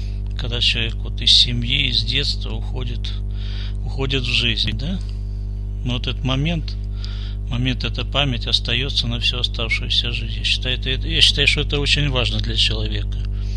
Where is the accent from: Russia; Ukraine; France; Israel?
Ukraine; born there; я родился на Украине, там тоже есть.